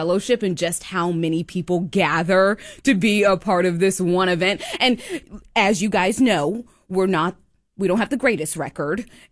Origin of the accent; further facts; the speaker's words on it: Newport News, Virginia, United States; Originally from Newport News, Virginia. I'm a military brat, though, so I kind of popped everywhere. Shout out to my dad for serving his country. But originally from Virginia and then have just bopped everywhere. This is my third time living in Texas